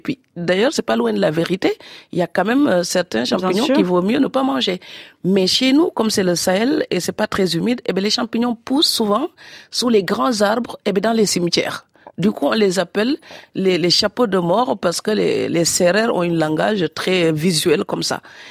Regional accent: Senegal; now in France; Mais moi, quand je suis venue du Sénégal, il y a aussi des choses que j'ai découvertes et qui m'étonnaient.

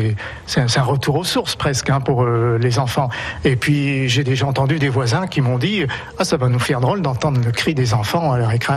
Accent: Retonvillé, France; je suis né à Retonvillé. J'ai fréquenté les trois classes qu'il y avait à l'époque à Retonvillé.

